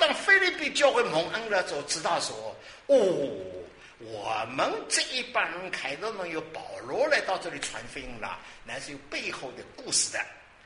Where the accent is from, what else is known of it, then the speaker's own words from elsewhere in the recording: Dinghai, Zhejiang, China; now in United States; 我去定海了，乃是到我老家拍张照，到我小学拍张照，到我初中拍张照就可以走了